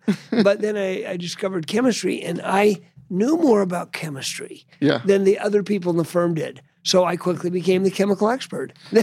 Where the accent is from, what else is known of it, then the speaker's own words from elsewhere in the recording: Utah, United States; I said, hey, I'm from Utah. That's pretty diverse.